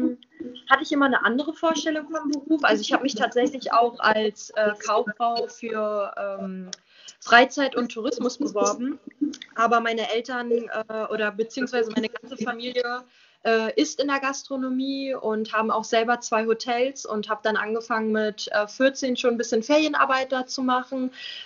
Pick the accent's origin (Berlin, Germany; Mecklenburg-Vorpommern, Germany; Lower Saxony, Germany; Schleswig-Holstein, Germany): Mecklenburg-Vorpommern, Germany; Binz; also born or lived in Austria; Also ich bin hier auf der Insel geboren und lebe eigentlich die ganze Zeit in Binz. Ich war noch nie woanders, außer 1 Jahr oder 2 Jahre, wo ich 1 oder 2 Jahre alt war, da habe ich in Österreich tatsächlich gewohnt.